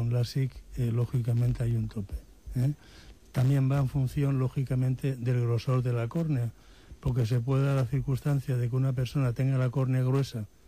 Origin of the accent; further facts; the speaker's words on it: Elche, Valencian Community, Spain; y nos fuimos a Menorca, de donde es mi esposa. Allí ejercí 5 años. Y al final, como la cabra tira al monte, me tuve que venir a mi tierra.